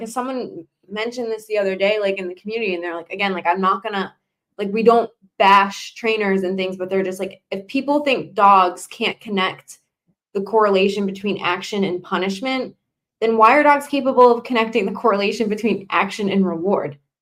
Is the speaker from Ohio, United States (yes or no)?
no; Texas, United States; By the way, I've been saying howdy to you all on your shows for 7 years, and I am from Texas.